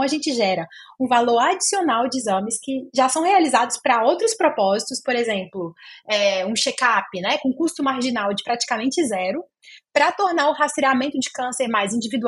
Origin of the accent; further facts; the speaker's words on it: Goiás, Brazil; eu sou goiana, sou pesquisadora